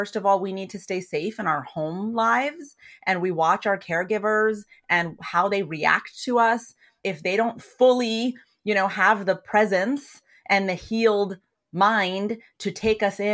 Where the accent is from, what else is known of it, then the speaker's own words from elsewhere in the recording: Rocky Mountains, United States; And so for me, I grew up in the Rocky Mountains, which is such an insane gift because it is a very magical place.